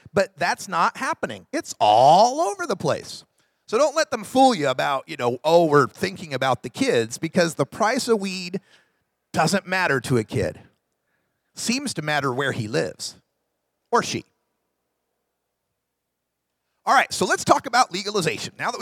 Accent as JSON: {"language": "English", "region": "Oregon", "country": "United States", "tie": "born or raised there", "said": "I'd like to brag a little that my home state of Oregon is the most pot-smoking state in the country."}